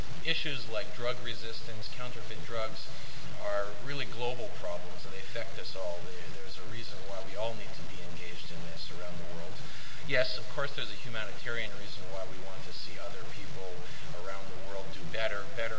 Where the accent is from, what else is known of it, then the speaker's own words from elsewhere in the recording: Midwest, United States; I'm from the Midwest myself